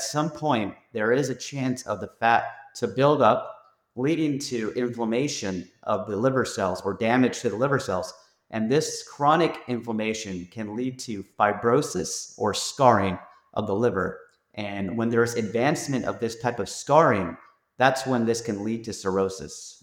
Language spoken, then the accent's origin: English; Salinas, California, United States; You know, I was born and raised in Salinas. I went through the public school system here in Salinas, California.